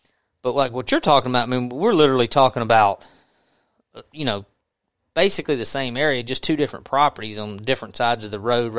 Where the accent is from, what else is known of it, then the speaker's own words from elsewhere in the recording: Mississippi, United States; I'm from Southwest Mississippi, so this is an easy analogy to make.